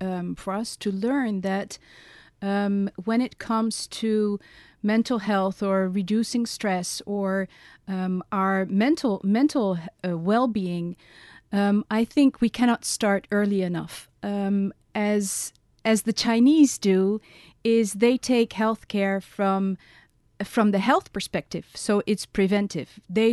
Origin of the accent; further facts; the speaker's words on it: Netherlands; now in Ireland; I'm originally from Holland.